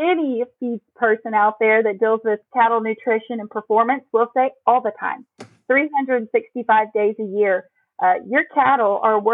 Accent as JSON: {"language": "English", "town": "Holland", "region": "Texas", "country": "United States", "tie": "born or raised there", "said": "I am a native Central Texan. And I grew up in Central Texas outside of Holland and was heavily active in 4-H and showing beef breeding heifers and market steers."}